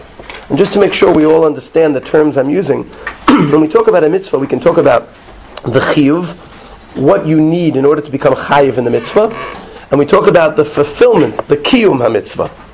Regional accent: New York, United States; When I was a kid growing up in New York, I never saw anyone lighting outside.

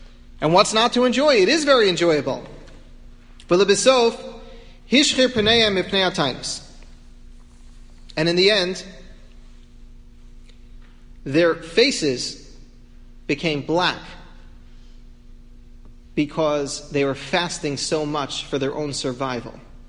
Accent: United States; I'm an American, I have privileges, I have rights like every other member of this country.

